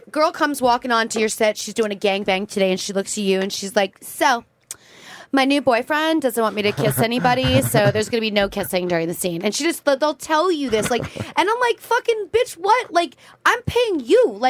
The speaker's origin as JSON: {"language": "English", "town": "Easton", "region": "Pennsylvania", "country": "United States", "tie": "born or raised there", "said": "I grew up in Easton, Pennsylvania."}